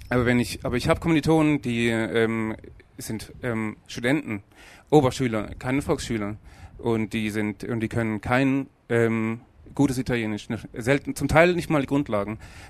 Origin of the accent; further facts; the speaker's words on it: Germany; bin ein Deutscher, ja.